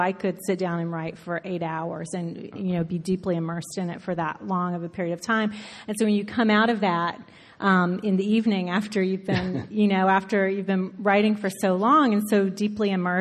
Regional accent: Gulf Coast, United States; the beaches I grew up with on the Gulf Coast were just these warm, balmy, you know, yeah.

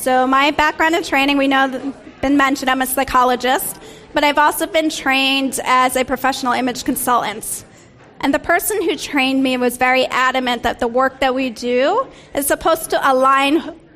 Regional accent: New York, United States; now in San Francisco, United States; So I am bi-coastal, but I'm originally from New York, which is why I have a love of shoes. But I have lived in the Bay Area for 6 years

